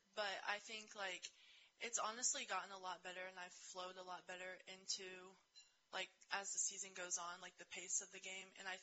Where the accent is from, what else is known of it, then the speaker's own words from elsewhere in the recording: Terre Haute, Indiana, United States; So I came straight from Indy to down to Evansville. So I only go home to Terre Haute on breaks.